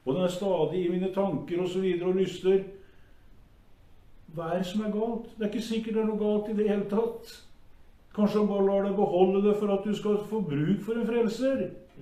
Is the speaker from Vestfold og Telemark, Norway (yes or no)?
yes; Kragerø, Vestfold og Telemark, Norway; De forteller om en gammel skomaker borti der jeg kommer fra, Sandrald Kragerø.